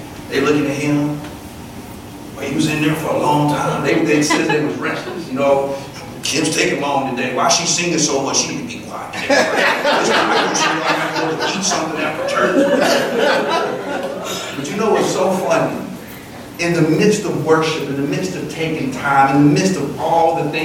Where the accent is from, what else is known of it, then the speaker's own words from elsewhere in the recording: the South, United States; I'm from the South, and it's hot. I'm a tropical man.